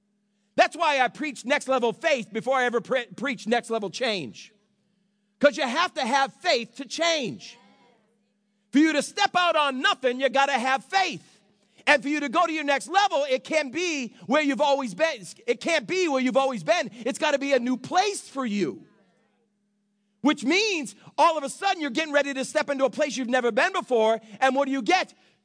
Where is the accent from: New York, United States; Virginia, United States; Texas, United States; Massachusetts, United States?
Massachusetts, United States; Phillipston; And I was from Phillipston, Massachusetts. Phillipston had a town of 1,000 people. My entire class was 25 or 26 people.